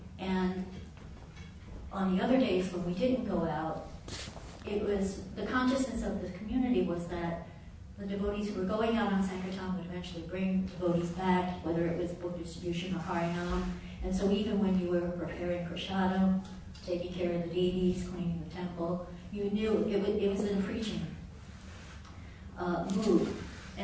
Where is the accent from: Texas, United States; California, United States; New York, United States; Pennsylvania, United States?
California, United States; Los Angeles; I grew up in Krishna consciousness in Los Angeles in the 1970s, and it was a great sankirtan hub.